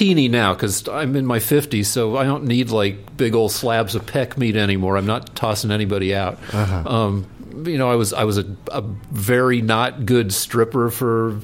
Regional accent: Boulder, Colorado, United States; No, I grew up in Boulder.

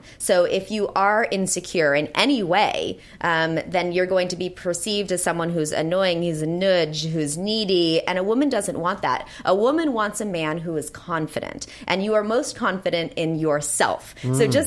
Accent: Santa Monica, California, United States; I'm from Santa Monica. I was born at St. John's Hospital. I'm as LA as it gets.

